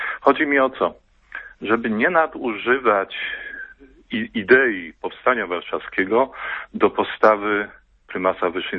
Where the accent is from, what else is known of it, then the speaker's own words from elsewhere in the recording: Kraków, Lesser Poland, Poland; now in Ryczów, Poland; Ja pochodzę z Krakowa, z Ludwinowa, ale teraz mieszkam w Ryczowie.